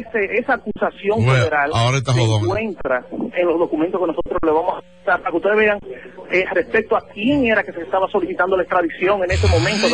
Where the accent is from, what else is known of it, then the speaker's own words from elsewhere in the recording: Puerto Rico; como abogados puertorriqueños explicarle a ustedes.